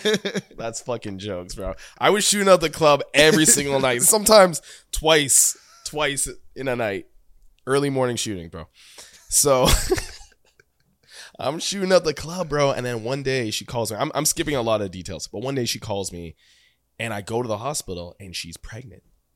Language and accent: English; Canada; I come from Canada